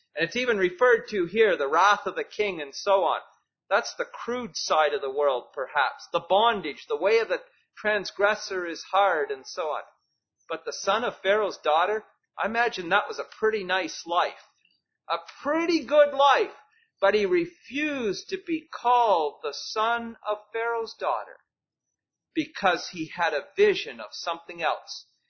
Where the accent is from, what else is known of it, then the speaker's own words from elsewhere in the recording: Montreal, Quebec, Canada; I grew up in Montreal, and in 1967 at our Canadian centennial, they had a great exposition